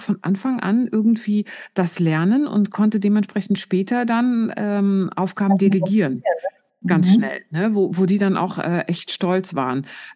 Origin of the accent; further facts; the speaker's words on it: East Germany, Germany; ich bin im Osten aufgewachsen und wir hatten ja kein Playmobil, kein Lego, kein gar nichts.